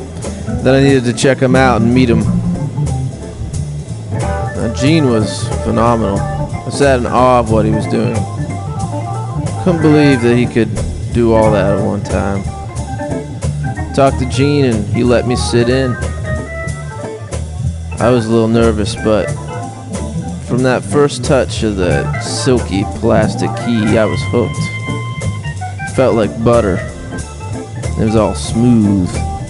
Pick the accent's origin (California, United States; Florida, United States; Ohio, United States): Ohio, United States; also born or lived in Cleveland; I was born in Cleveland, Ohio. Then I was transferred to a small town outside of Youngstown, Ohio. There are Amish people there, but they don't play organ.